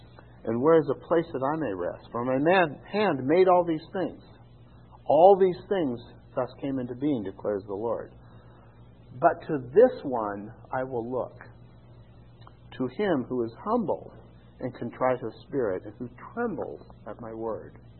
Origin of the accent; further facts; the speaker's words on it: Idaho, United States; I came from Idaho. I was a cowboy. I went and got a chemistry degree.